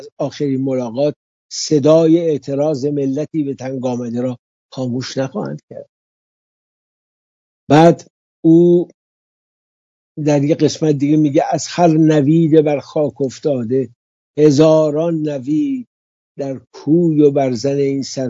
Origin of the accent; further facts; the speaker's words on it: Iran; آیا ما حق داریم که ادعا کنیم که ما ایرانی هستیم؟